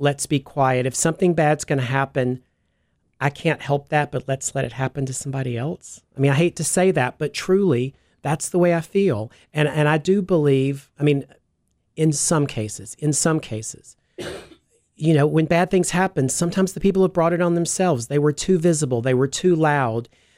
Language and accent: English; the South, United States; I mean, I'm from the South. I know about segregation